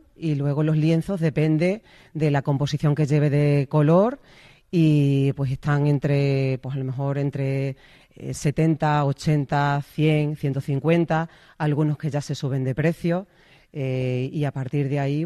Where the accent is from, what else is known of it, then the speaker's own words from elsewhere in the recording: Mérida, Extremadura, Spain; Yo soy de Mérida, soy romana, pero sí, mis padres son de Zarzacapilla.